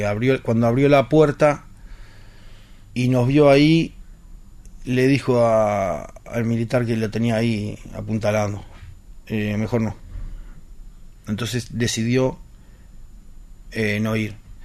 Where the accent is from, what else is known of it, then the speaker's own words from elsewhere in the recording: Montevideo, Uruguay; y nos mudamos de Malvin, yo no me llevé nada. Mis hermanos se llevaron todos los platos, todas las cosas lindas, ¿viste? Y yo, nada. Lo único que hice, agarré esa cajita y me la llevé. Lo único que yo me llevé, Malvin.